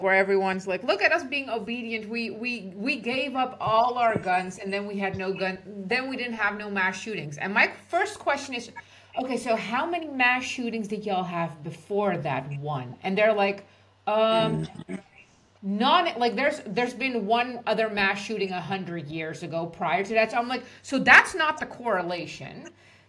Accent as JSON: {"language": "English", "country": "Czechia", "said": "we had the mass shooting in Czech Republic, which is my home country."}